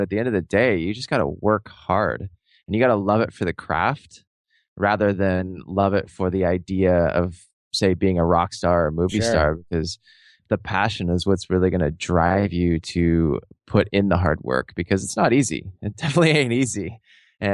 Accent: Seattle, Washington, United States; And I grew up in Seattle. I was living in Seattle at the time.

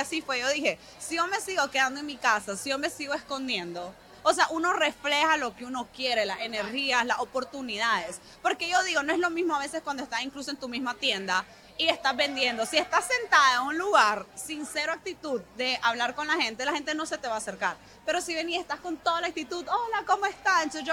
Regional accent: Nicaragua; No, pero es que vamos a un evento y son 10 venezolanas y yo, ah, nicaragüense.

